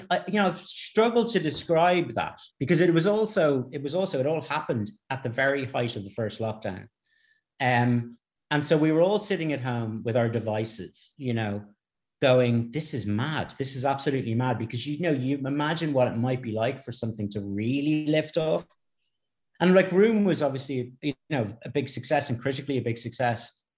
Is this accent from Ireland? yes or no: yes; Ireland; growing up in Ireland